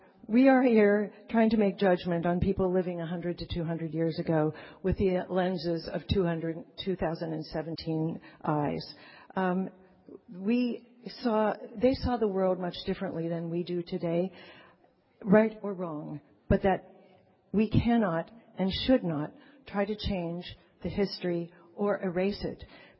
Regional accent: Pennsylvania, United States; now in Dallas, United States; I've lived in Dallas now for 15 years. I got here as soon as I could. I grew up in Pennsylvania, was raised and grew up there.

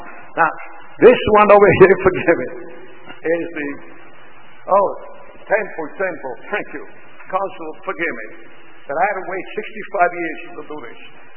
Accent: Rome, Lazio, Italy; So I come from Rome

